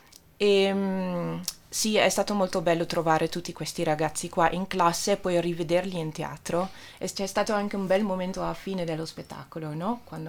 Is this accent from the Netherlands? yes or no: yes; Amsterdam, North Holland, Netherlands; io vengo fuori da una bellissima realtà che c'era ad Amsterdam, la mia città d'origine, diciamo